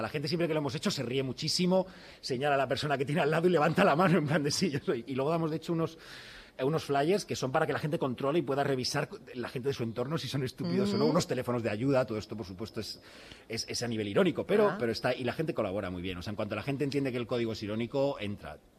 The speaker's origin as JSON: {"language": "Spanish", "town": "Coslada", "region": "Community of Madrid", "country": "Spain", "tie": "born or raised there", "said": "Yo soy de Coslada, me he criado en Coslada."}